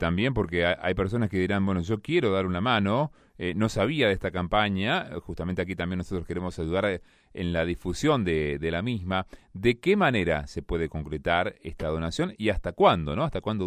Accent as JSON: {"language": "Spanish", "country": "Argentina", "said": "como somos los argentinos"}